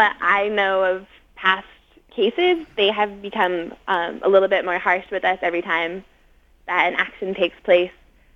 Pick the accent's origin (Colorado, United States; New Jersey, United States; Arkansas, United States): Colorado, United States; Littleton; I grew up in Littleton, Colorado.